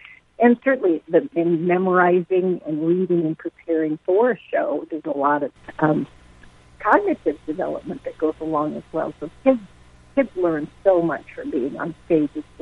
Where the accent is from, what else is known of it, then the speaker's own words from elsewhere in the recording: Iowa Falls, Iowa, United States; Prior to that, I was I was from Iowa Falls, north of Ames, and I've been involved in theater in one way or another for 45 years